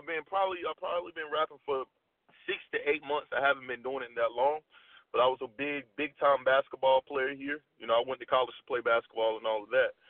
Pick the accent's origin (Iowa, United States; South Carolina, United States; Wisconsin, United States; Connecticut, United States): South Carolina, United States; Poplar; So I'm born and raised in a small town called Poplar, South Carolina. It's probably 10, 15 minutes away from Myrtle Beach, South Carolina. So when I speak to people, I usually say Myrtle Beach so they can know where I'm located.